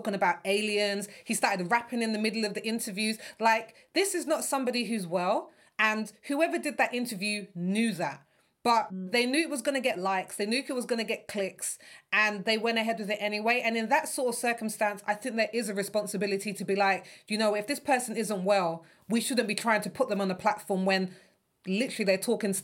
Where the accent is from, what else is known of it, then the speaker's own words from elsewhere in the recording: United Kingdom; Girl, I'm British.